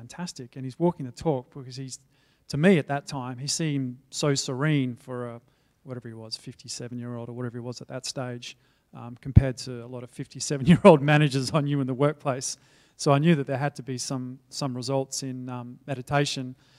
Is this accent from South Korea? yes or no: no; Perth, Western Australia, Australia; born there; I was born in Perth, as Hugh said before, and I went to a Christian school run by Catholic monks, the Maris brothers